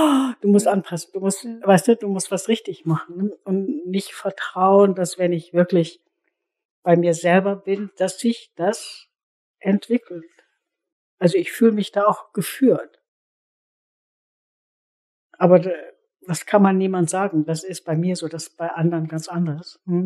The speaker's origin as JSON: {"language": "German", "country": "Germany", "said": "wir sind so konditioniert, gut zu sein, richtig, richtig, vor allem als Deutsche sowieso, richtig zu sein und selbstkritisch."}